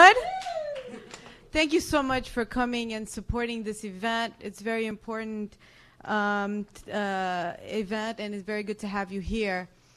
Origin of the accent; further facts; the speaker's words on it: Bethlehem, West Bank, Palestine; I go outside and I drive to my hometown, Bethlehem, and this time the wall was up, completely up, with a new security check.